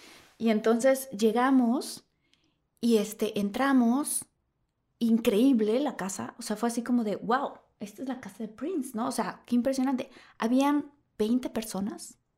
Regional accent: Tabasco, Mexico; Yo soy de Tabasco, pero ¿qué importa?

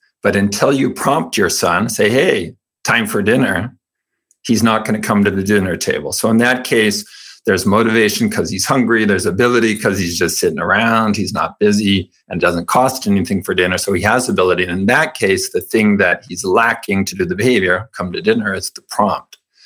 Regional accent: California, United States; I was raised Mormon in California

